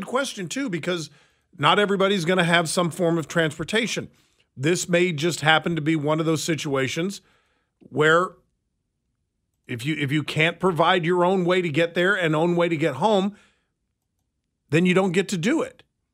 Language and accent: English; Leavenworth, Kansas, United States; I understand, Ron, that you're calling from Leavenworth. I'm from Leavenworth.